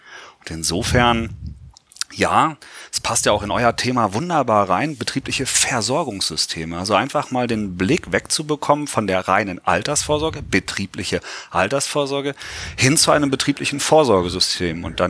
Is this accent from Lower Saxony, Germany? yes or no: yes; Göttingen, Lower Saxony, Germany; Ich komme aus Göttingen, wir haben da einen Erstliga-Club